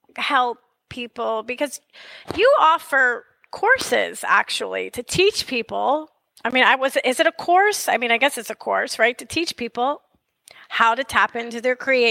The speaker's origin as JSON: {"language": "English", "region": "Northeast", "country": "United States", "tie": "born there", "said": "I was born in the Northeast. I remember it as a kid."}